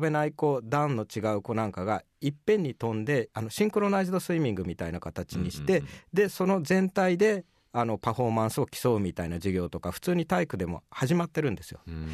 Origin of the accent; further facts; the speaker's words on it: Tokyo, Japan; まあ、僕は東京生まれの東京育ちですけど、商店街の中で育ったんで